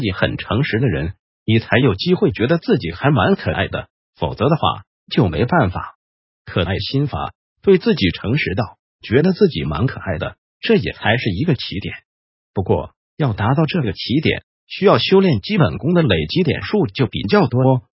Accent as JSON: {"language": "Chinese", "country": "China", "said": "而且自始至终，我们中国人提到庄子都不说是伟人，"}